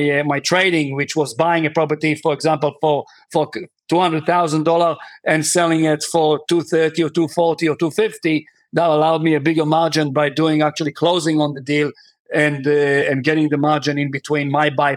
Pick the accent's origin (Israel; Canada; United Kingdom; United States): Israel; English is a second language; moved away; also born or lived in New Zealand; So you guys know that I was born and raised in Israel, an American citizen as well, but I was actually spending the last 25 years in New Zealand